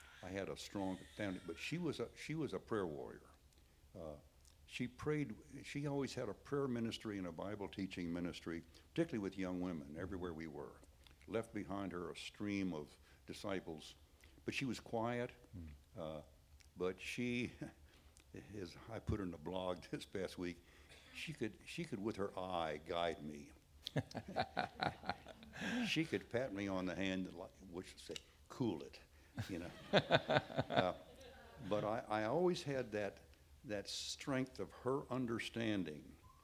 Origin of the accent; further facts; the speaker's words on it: Florida, United States; You know, I'm from Florida's Gold Coast, family of professionals.